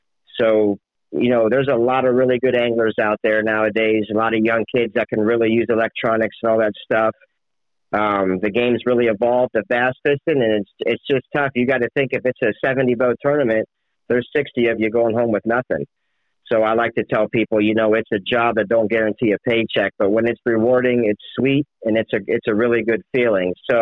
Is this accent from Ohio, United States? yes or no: yes; Lewisville, Ohio, United States; I'm here from Lewisville, Ohio. We're just a small little farm town. The best way I could put it is right outside of Canton, Ohio, home of the Pro Football Hall of Fame.